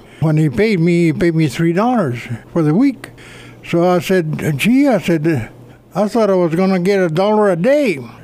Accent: Deming, New Mexico, United States; born there; I was born on October the 5th, 1918, in Deming, New Mexico.

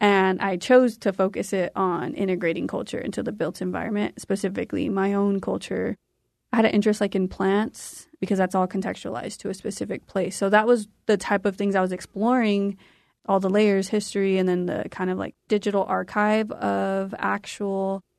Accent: Phoenix, Arizona, United States; So, yeah, going between growing up in Phoenix to Benghamo and even to Guadalupe for our cultural ceremonies are kind of like the three main environments I remember interacting with as I grew up.

